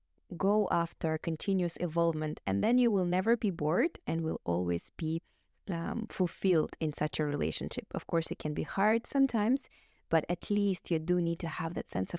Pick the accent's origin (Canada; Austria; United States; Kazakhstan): Kazakhstan; English is a second language; I'm recording it now in Kazakhstan, in my home country, in my parents' home.